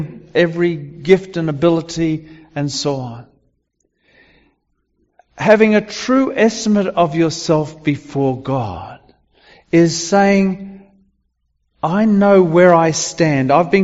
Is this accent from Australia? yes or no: yes; Australia; I was actually glad as an Australian